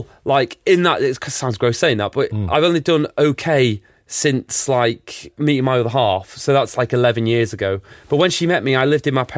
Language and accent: English; St Helens, North West England, United Kingdom; St. Helens.